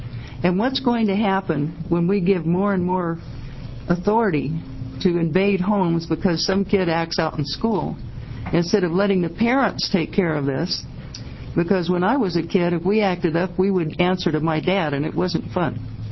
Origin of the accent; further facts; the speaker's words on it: Harlan, Oregon, United States; Good morning. I'm from Harlan, Oregon, up in the hills in Lincoln County.